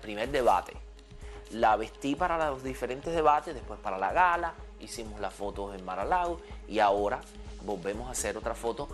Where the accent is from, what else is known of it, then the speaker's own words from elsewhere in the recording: Havana, Cuba; yo me siento como cubano muy orgulloso.